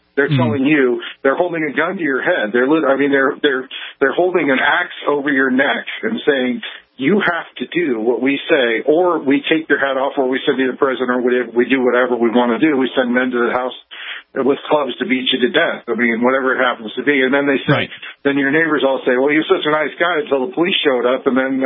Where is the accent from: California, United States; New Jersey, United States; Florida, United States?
California, United States; now in Wyoming, United States; I'm from California, but I live in Wyoming now.